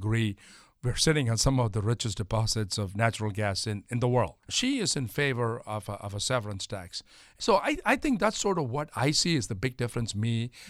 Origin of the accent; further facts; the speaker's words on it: India; moved away as an adult; now in Pittsburgh, United States; So I came here 32 years ago to go to school, Chris. I grew up in India till I was 20